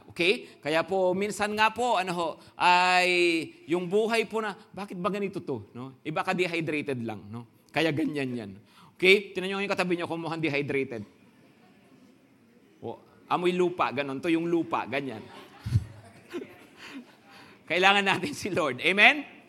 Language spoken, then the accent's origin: Tagalog; Pangasinan, Philippines; Dahil taga-Pangasinan ako, acquired taste, kinalakihan ko ang bagoong.